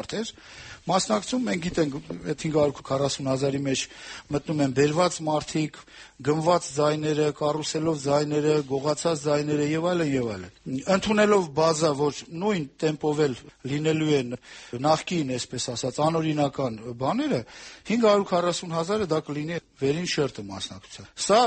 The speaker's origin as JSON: {"language": "Armenian", "region": "Yerevan", "country": "Armenia", "said": "Ես որպես Երևանցի"}